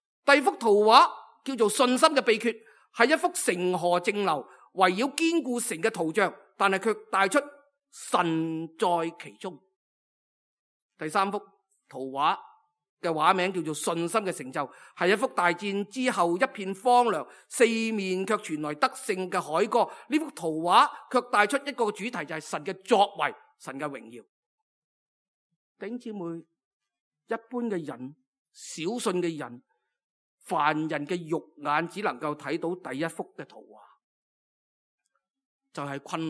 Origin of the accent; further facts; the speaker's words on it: Guangdong, China; accent: Cantonese; 镇静的相反词是我们广东话的腾鸡